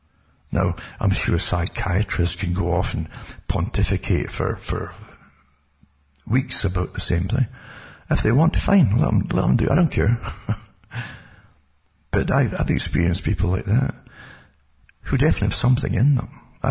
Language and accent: English; Ontario, Canada; I'm from Ontario, Canada, Northern Ontario, where I live or exist.